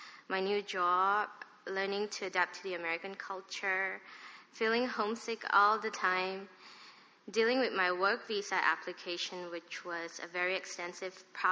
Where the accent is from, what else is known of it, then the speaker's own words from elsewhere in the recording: Kuala Lumpur, Malaysia; moved away as an adult; now in United States; I was born and raised in Kuala Lumpur, Malaysia. I came to the U.S. as an international student in 2005. Went to college in North Carolina for my senior year.